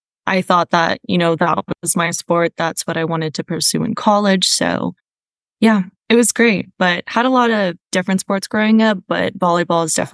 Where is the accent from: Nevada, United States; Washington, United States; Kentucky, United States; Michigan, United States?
Nevada, United States; Henderson; also born or lived in Las Vegas; So I was born here in Las Vegas and then was born and raised in Henderson, Nevada, all the way up until I went to Cal Poly and then ended up moving back. So, you know, a Las Vegas native